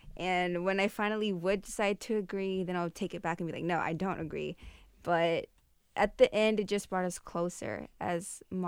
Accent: United States; And me being a American girl born from Mexican parents

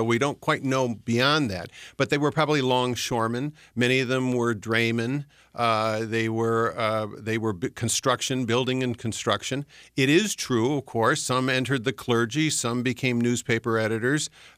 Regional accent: Ireland; And so in a way, as a nation, when we sometimes say we're exceptional, or as an Irish people, we say we're exceptional, it is true.

